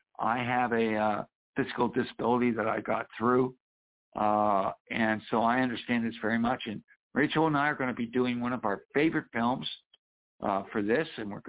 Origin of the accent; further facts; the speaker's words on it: Pittsburgh, Pennsylvania, United States; Used to go to Forbes Field and Three Rivers all the time when I was growing up in Pittsburgh.